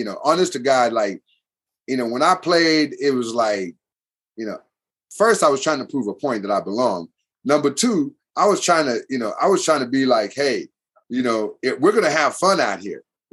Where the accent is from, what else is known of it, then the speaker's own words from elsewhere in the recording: Nigeria; being Nigerian is so frustrating that, you know, even my own coach, my own national coach criticized me